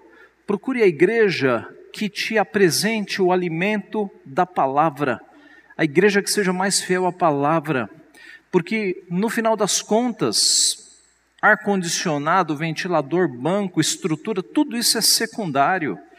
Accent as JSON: {"language": "Portuguese", "region": "São Paulo", "country": "Brazil", "said": "Nós somos de São Paulo, mas minha família é toda do Ceará."}